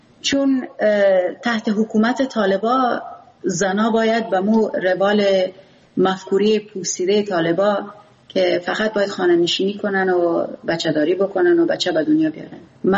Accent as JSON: {"language": "Persian", "country": "Afghanistan", "first_language": "Pashto", "second_language": "Persian", "said": "چون من زبان مادریم پشتو است"}